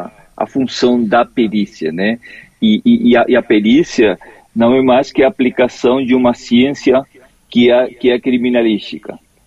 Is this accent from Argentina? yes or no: yes; Corrientes, Argentina; moved away as an adult; now in Florianópolis, Brazil; Eu sou de Corrientes, na Argentina, e eu tô morando aqui no Brasil, em Florianópolis, há 17 anos.